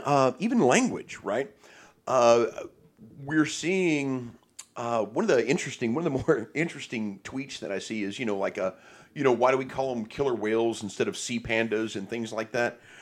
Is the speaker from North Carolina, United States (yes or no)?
no; Hoboken, New Jersey, United States; born there; I'm Native American. I was born in Hoboken.